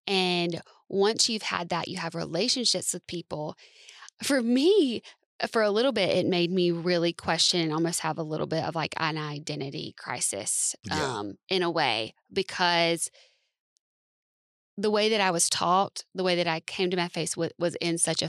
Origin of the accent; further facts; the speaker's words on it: the South, United States; I grew up in the South.